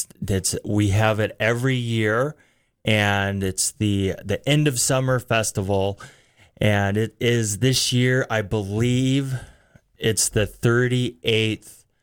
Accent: Story, United States; also born or lived in Buffalo; I'm originally from Story. I was born in Buffalo. My childhood roots are in Story. So Story is my home.

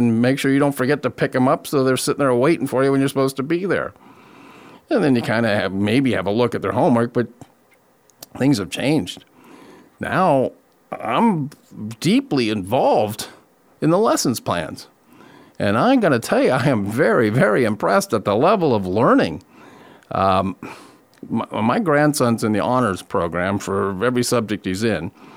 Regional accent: California, United States; I thought I had a pretty good education growing up in California and going through education system in the 70s and the 80s.

